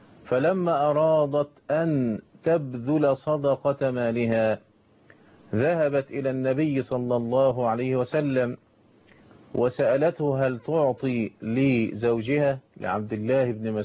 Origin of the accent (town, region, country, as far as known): Egypt